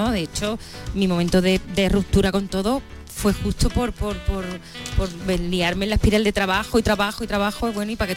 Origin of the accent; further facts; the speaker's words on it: Coria, Extremadura, Spain; he vivido mucho tiempo fuera, he vivido en Madrid, pero yo tenía 3 días libres y me venía a Coria. O sea, Coria es mi... O sea, porque es mi pueblo